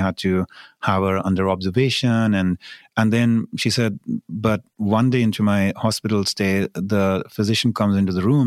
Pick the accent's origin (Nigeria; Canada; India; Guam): India; English is a second language; now in United States; having grown up in India. I've never really attempted to want to like completely assimilate and adapt my accent.